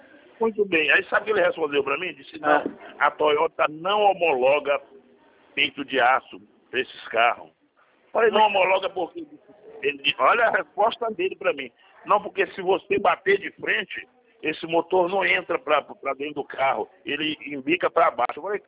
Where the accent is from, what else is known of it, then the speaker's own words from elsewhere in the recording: São Luís, Maranhão, Brazil; Eu sou nordestino. Eu sou do Maranhão. Eu fiz Maranhão? Uma vez do Maranhão. Eu sou do Maranhão. Eu sou de São Luís.